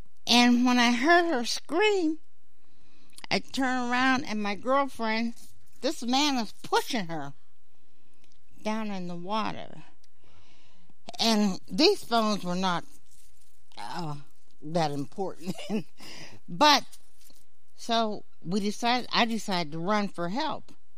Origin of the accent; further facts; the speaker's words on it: Sewickley, Pennsylvania, United States; But growing up in Swickley, you can get an attitude